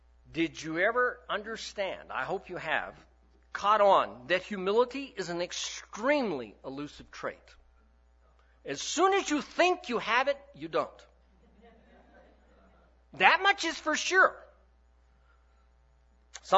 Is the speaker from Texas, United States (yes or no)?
yes; Texas, United States; I grew up in the Texas Panhandle and football was the king of sports.